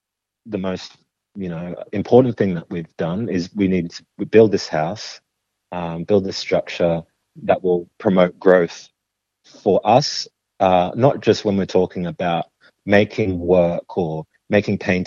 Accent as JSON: {"language": "English", "region": "Chimbu Province", "country": "Papua New Guinea", "said": "And we're from the south region of Chimbu province in the highlands, and there's over 900 languages and tribes."}